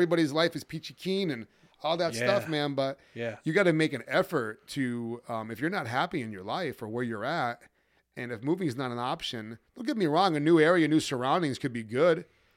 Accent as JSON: {"language": "English", "town": "Old Forge", "region": "Pennsylvania", "country": "United States", "tie": "born or raised there", "said": "I grew up in Old Forge, PA, so I'm just starting to go back to Scranton and do some pizza reviews. I grew up going to Scranton and Dixon City, but now I live in Kingston, PA"}